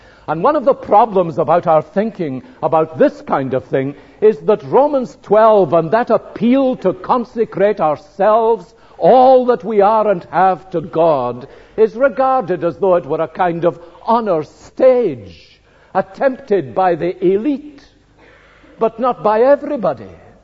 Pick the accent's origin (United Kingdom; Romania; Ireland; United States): United Kingdom; Glasgow, Scotland; When I was a boy, I was brought up in Springburn, and the industrial heart of Springburn here in Glasgow is the Hyde Park Locomotive Company